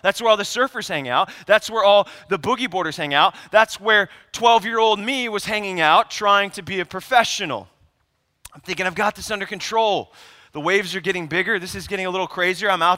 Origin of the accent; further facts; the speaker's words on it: Arizona, United States; moved away; I grew up here in Arizona. I wasn't born here, but at 7 years old, I moved here. And like many Arizona people, I am a wannabe Californian.